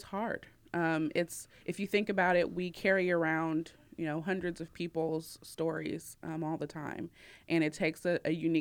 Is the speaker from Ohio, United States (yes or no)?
yes; Ohio, United States; I'm originally from Ohio. And so I went to college at Kent State University.